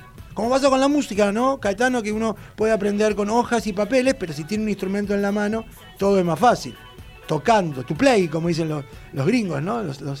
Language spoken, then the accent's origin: Spanish; Puerto Madryn, Chubut, Argentina; digo yo que vengo de Puerto Madryn, y hay murga en Puerto Madryn